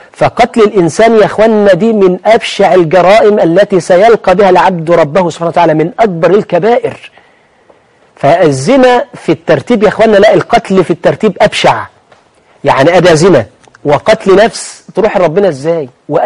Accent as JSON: {"language": "Arabic", "country": "Egypt", "said": "كما عندنا في مصر وفي البلاد العربية أيها الإخوة والأخوات"}